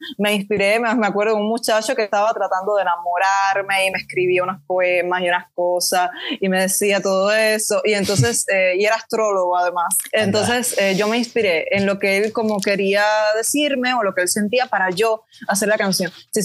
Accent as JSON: {"language": "Spanish", "country": "Brazil", "said": "déjame inspirarme en Brasil, déjame inspirarme un poco en mi tierra."}